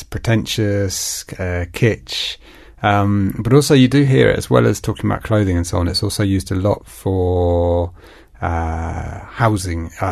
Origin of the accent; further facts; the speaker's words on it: England, United Kingdom; And I go, look, I'm English.